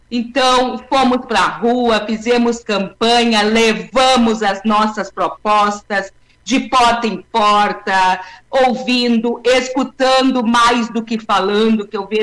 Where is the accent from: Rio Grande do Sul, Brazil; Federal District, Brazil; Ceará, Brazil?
Rio Grande do Sul, Brazil; Novo Hamburgo; Eu nasci em Novo Hamburgo e morei em Novo Hamburgo até 1994.